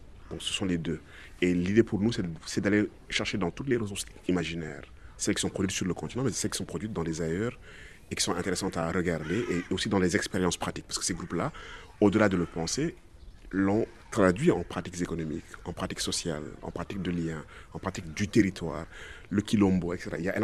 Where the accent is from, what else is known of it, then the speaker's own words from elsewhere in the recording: Fatick, Senegal; Moi, je viens des îles du Saloum, des endroits qui sont menacés, puisqu'on a retrouvé des gisements offshore à Sangomar. C'est là où j'habite.